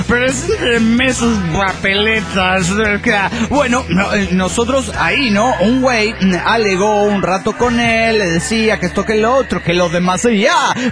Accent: Mexico; Soy un mexicano muy decepcionado del sistema que tenemos en la hermana república de la trans y la corrupción. Estuve por muchos años viviendo fuera de México

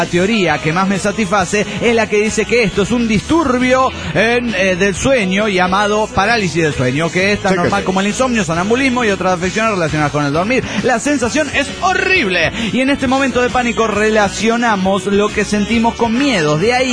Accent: Mexico; no soy italiana, digo, no hace falta, soy mexicana.

